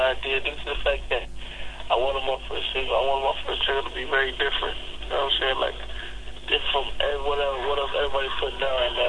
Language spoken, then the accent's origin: English; Jamaica; I'm from Jamaica, man.